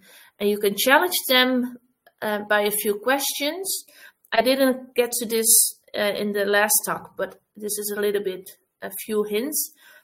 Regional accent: Netherlands; English is a second language; I'm from the Netherlands, so I don't speak perfect English.

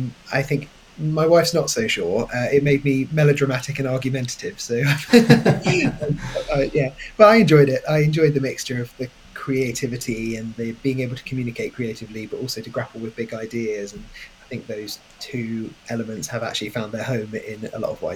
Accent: Ashford, South East England, United Kingdom; now in London, United Kingdom; I'm from Kent. So I grew up in Ashford in Kent. Went to university in Canterbury in Kent, just up the road. And was there until I moved to London.

